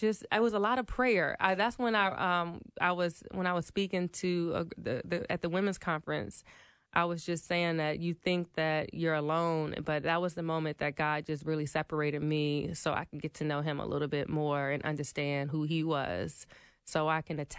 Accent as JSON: {"language": "English", "region": "Maryland", "country": "United States", "said": "I'm from Maryland, so, you know, that's about a four-hour drive, and that was the nearest point of contact that I had with somebody."}